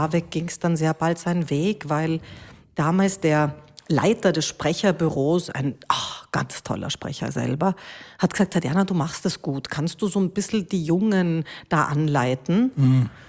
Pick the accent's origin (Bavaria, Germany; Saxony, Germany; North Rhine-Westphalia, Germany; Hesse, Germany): Bavaria, Germany; Munich; born there; ich bin in München geboren, hatte so eine ganz preußische Großmutter und einen urbayerischen Großvater